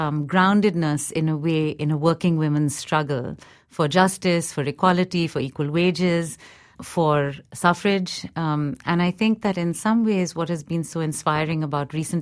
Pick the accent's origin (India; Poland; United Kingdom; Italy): India; now in United States; in my experience as an Indian woman, having grown up in India and then now being an American citizen